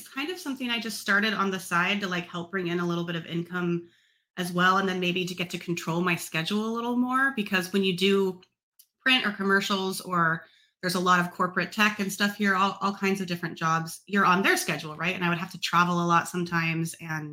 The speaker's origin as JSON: {"language": "English", "region": "California", "country": "United States", "tie": "born or raised there", "said": "I think I was raised in Northern California. I had a pretty good childhood."}